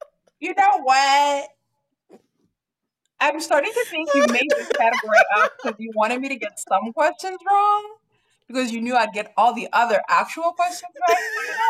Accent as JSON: {"language": "English", "town": "Kwekwe", "region": "Midlands", "country": "Zimbabwe", "tie": "born or raised there", "also_born_or_lived": "Bulawayo", "said": "I come from Zimbabwe. I grew up in a small mining town right in the middle of Zimbabwe called Kwekwe."}